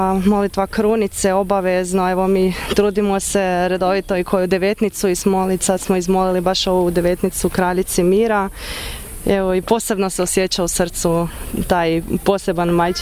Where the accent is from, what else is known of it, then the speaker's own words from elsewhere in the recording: Koprivnica, Koprivnica-Križevci County, Croatia; isto ja sam iz Koprivnice rodom.